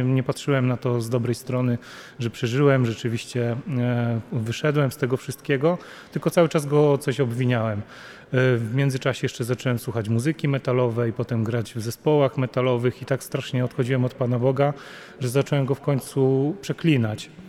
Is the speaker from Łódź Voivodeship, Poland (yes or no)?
no; Kudowa-Zdrój, Lower Silesian Voivodeship, Poland; ja pochodzę z małej miejscowości Kudowa-Zdrój, to jest na Dolnym Śląsku, zaraz przy granicy z Czechami. Wychowywałem się w takiej rodzinie katolickiej